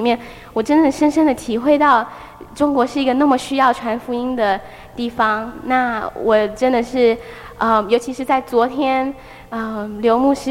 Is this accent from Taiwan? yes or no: yes; Taiwan; 父亲生在四川，我母亲生在上海，他们都是从中国来的。那我虽然说我是在台湾土生土长